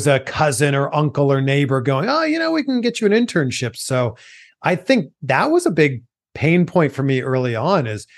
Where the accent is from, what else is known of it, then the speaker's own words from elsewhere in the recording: Pickering, Ontario, Canada; I studied communication studies just outside of Toronto. I'm from Pickering, Ontario. I went to school in Waterloo, Ontario.